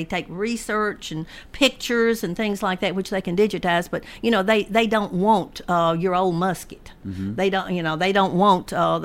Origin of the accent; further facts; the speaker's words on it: Murfreesboro, Tennessee, United States; I grew up on North Spring Street, just one block over, and I remember that old structure when I was a kid.